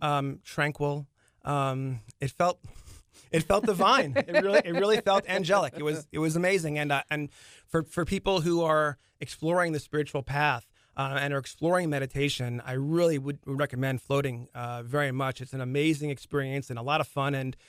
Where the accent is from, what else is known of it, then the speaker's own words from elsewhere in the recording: Leawood, Kansas, United States; I was floating over my hometown of Leawood, Kansas.